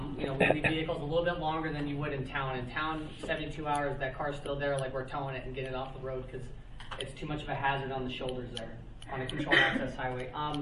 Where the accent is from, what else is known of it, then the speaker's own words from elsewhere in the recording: Beatty, Nevada, United States; I worked up in Beatty for 6 years. I'm from Beatty, so I played Indian Springs a lot when I was in high school.